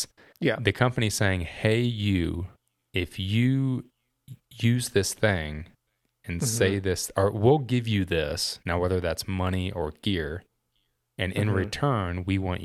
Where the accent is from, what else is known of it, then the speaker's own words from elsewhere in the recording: Indiana, United States; I should know this stuff. I grew up in Indiana.